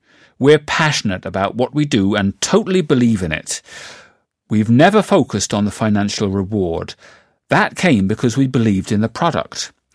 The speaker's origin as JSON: {"language": "English", "town": "Norwich", "region": "East of England", "country": "United Kingdom", "tie": "born or raised there", "said": "Like many students, I travelled frequently between my hometown, Norwich, and my university town, Bristol."}